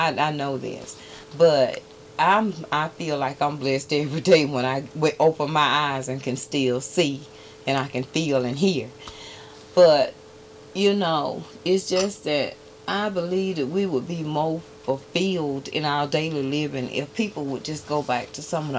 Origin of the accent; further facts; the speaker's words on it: Carnegie, Georgia, United States; I grew up in the Carnegie area. Of Randolph County.